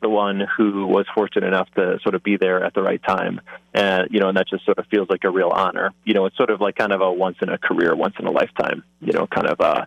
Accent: Michigan, United States; I'm originally from Michigan and worked in a similar capacity there for a number of years.

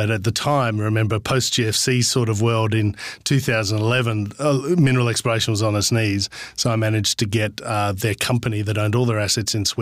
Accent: Perth, Western Australia, Australia; also born or lived in Kalgoorlie; I was born in the city. I was born in Perth, but I always had a rock collection as a kid, and I was always felt like I was supposed to be living in the bush.

